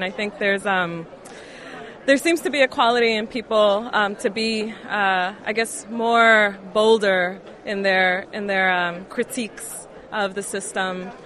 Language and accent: English; Syracuse, New York, United States; I'm from Syracuse, New York, and I'm here at Left Forum.